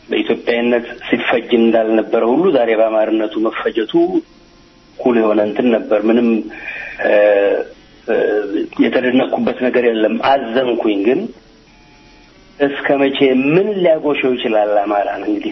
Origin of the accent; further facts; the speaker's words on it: Amhara, Ethiopia; እንደ ማንኛውም ሀገር ወዳድ ኢትዮጵያዊ እንደ አማራ ተወላጅ እነቴ እና ወላጆች የተሰደውበት ከመጡበት አካባቢ